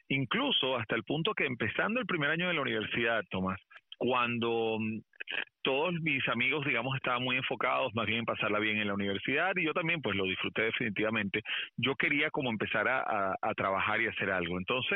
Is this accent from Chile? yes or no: no; Venezuela; born there; se decidieron a establecerse en Venezuela donde yo nací. Así que pues nací de una mezcla interesante, como te digo, de la cultura cubana muy arraigada en Venezuela, de la cultura y todo el sabor colombiano también